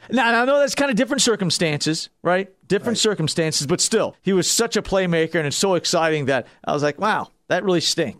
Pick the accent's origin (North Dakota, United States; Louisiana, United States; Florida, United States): Florida, United States; Just growing up in Florida, was never a huge hockey fan.